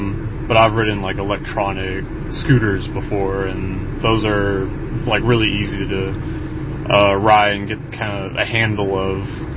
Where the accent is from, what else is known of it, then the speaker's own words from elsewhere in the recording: Sacramento, California, United States; from Sacramento, California.